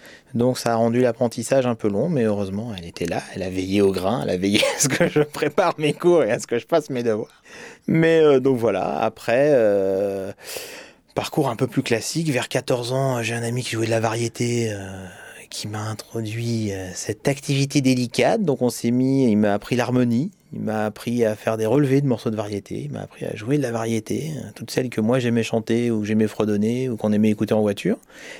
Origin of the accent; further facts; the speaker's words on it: Côte d’Ivoire; born there; je vivais en Côte d'Ivoire. Je suis né en Côte d'Ivoire.